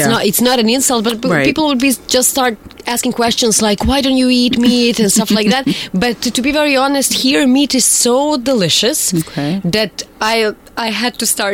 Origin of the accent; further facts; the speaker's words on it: Bosnia & Herzegovina; English is a second language; moved away; Because back home where I come from Bosnia and Herzegovina, we don't have it.